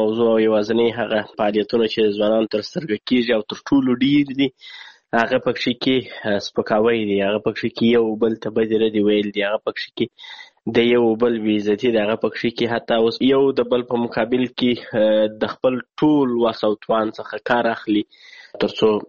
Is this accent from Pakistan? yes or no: no; Kandahar, Afghanistan; زه د کندهار ولایت اوسیدونکی یم.